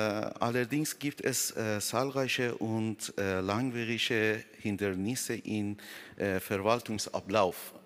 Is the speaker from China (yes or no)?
no; Iran; German is a second language; also born or lived in Ukraine; now in Bremen, Germany